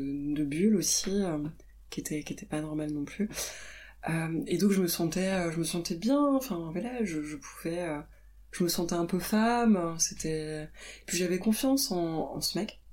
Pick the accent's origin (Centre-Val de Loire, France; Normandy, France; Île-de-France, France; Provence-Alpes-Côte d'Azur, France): Île-de-France, France; Paris; à 15 ans, j'avais pas le droit de sortir de chez moi à Paris pour, oui, encore une fois, enfin, aller sortir la poubelle ou acheter une baguette